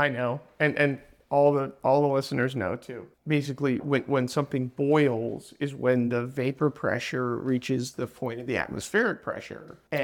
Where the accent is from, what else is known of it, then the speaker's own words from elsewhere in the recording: California, United States; I grew up sailing on the San Francisco Bay